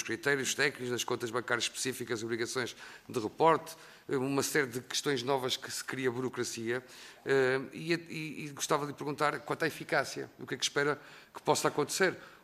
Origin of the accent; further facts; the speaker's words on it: Norte, Portugal; eu até sou do Minho, o braço dado com a Galiza